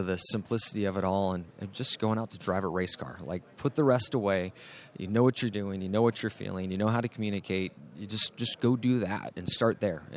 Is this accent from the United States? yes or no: yes; California, United States; So I grew up in Southern California, raced dirt bikes.